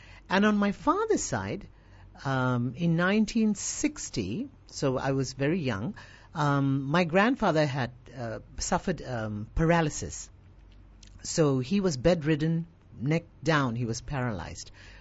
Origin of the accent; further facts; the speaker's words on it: Kampung Pandan, Kuala Lumpur, Malaysia; we grew up in Kamun Pandan area, Jalan Shah Bandar. And in that area, it was all government servants.